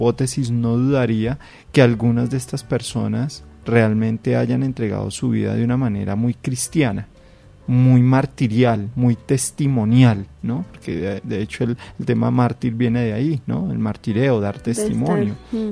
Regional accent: Colombia

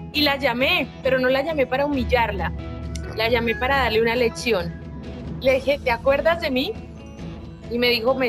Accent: Colombia; accent: Colombian; moved away as an adult; now in Spain; pero no, mi acento sigue siendo colombiano, y mis palabras

